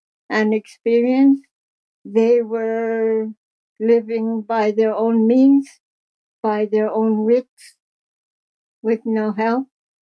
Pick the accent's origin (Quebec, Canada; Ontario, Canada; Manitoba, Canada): Quebec, Canada; Great Whale River; born there; now in Stratford, Canada; I'm 71 years old. I was born in Great Whale River, Nunavik, Quebec.